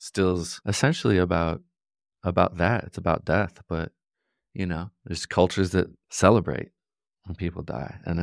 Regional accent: Chicago, Illinois, United States; I'm from Chicago, and my parents and everybody that's from up that way, it's just like work. That's it. It's such a blue-collar city that it's infectious.

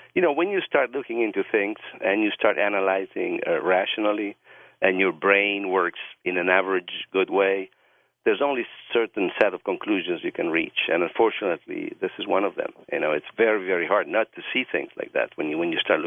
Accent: Milan, Lombardy, Italy; English is a second language; moved away as an adult; now in United States; So I'm from the north. I'm from Milano.

